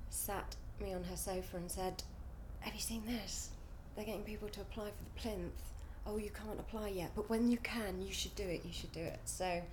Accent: Ealing, London, United Kingdom; I grew up in West London, in Ealing, and lived there for years, and now I live in southeast London, where my mum's from originally as well.

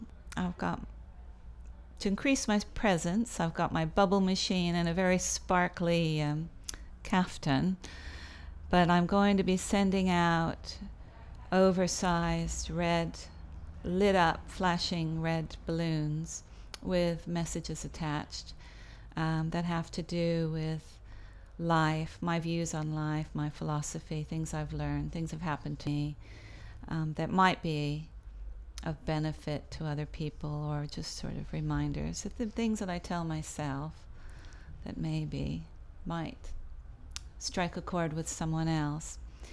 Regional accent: Los Angeles, California, United States; now in England; I'm from Los Angeles originally. I've been in England for 17 years.

